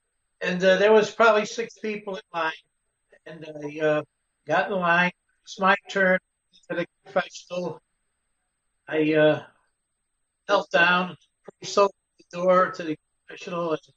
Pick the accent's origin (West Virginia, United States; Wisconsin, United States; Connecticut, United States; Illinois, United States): Connecticut, United States; Waterbury; I was born in 1937 in Waterbury, and I've lived here all my life. As a child, we lived in a multiple dwelling directly across from a Catholic church.